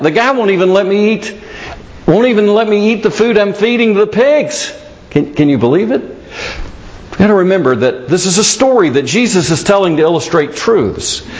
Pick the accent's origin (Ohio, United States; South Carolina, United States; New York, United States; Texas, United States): South Carolina, United States; Myrtle Beach; also born or lived in Asheville, North Carolina; I learned to preach on the street corners of Asheville, North Carolina, and some in my hometown of Myrtle Beach, South Carolina.